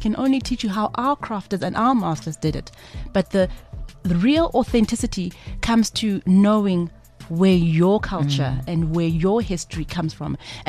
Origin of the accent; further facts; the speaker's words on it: South Africa; we are only South African. We're losing the essence of African design.